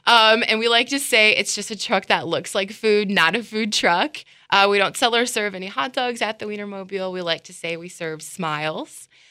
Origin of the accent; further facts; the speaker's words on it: Wisconsin, United States; I am from Wisconsin, a very small town near Eau Claire, Wisconsin.